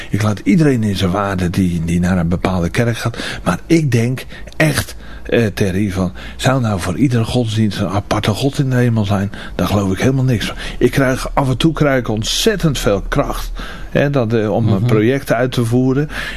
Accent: Capelle-West, South Holland, Netherlands; En ik heb tot november 2008, meer dan 52 jaar, heb ik in Capelle-West gewoond. En ik ben de hele wereld uitgevlogen, maar mijn woonplaats is altijd in een straal van 100 meter geweest eigenlijk.

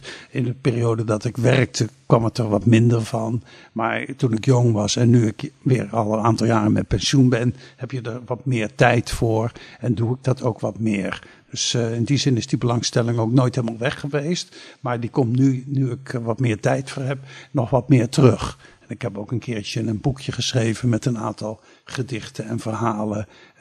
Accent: Utrecht, Netherlands; born there; now in Capelle aan de IJssel, Netherlands; ik ben een man van inmiddels 71 jaar. Geboren in Utrecht. Ik woon sinds 25 jaar nu in Capelle aan de IJssel. Heb in Rotterdam gewerkt. Heb ook in Utrecht gewerkt.

